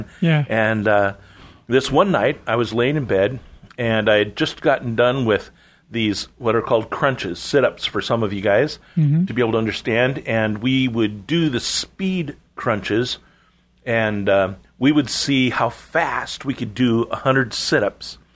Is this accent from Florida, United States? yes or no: no; Seattle, Washington, United States; But the amazing part is when I grew up in Seattle, I had opportunities upon opportunities to be able to excel in many different things.